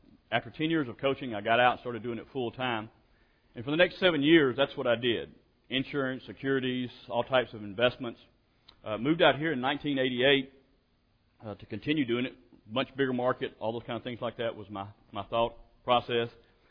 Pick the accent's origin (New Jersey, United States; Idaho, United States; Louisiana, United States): Louisiana, United States; I was born in Louisiana, though, and grew up there and got out of high school and decided I didn't want to live in a little small town that we had grown up in and wanted to get out.